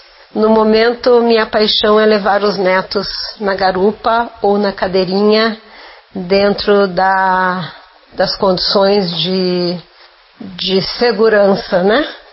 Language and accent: Portuguese; São Paulo, Brazil; morava em São Paulo, eu sou paulista